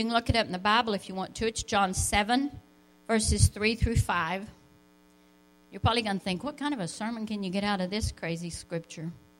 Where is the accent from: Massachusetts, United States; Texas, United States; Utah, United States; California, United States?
Texas, United States; Lubbock; well, I grew up in Lubbock.